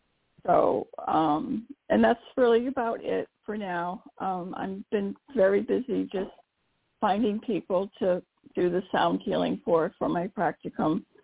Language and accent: English; Massachusetts, United States; I'm from Massachusetts